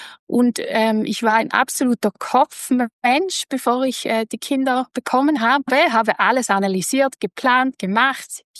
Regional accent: Switzerland; Also ich komme aus der Schweiz, in etwa 30 Minuten vom Bodensee.

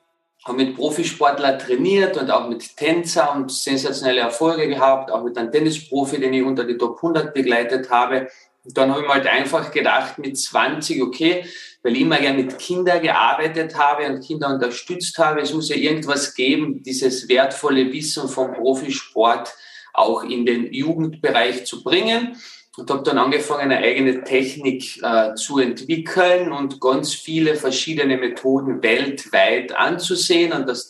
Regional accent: Carinthia, Austria; lern was Gescheites, sagt man bei uns in Kärnten

